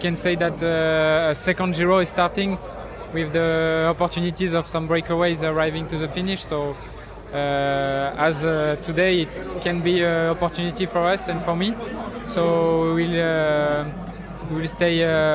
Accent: Provence-Alpes-Côte d'Azur, France; English is a second language; I was born in France. I live on the French Riviera, and I was born there. And obviously, I have Maltese roots.

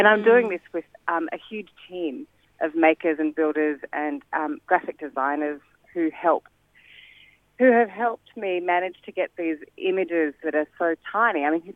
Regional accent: Melbourne, Victoria, Australia; They haven't seen it yet because we're from Melbourne.

